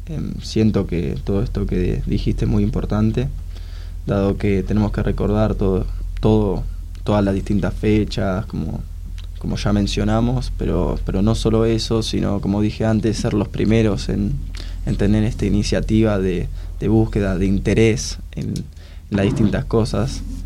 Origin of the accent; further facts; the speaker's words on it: Argentina; esta identidad que tenemos como argentinos, nos tiene que unir y no dispersar, digamos.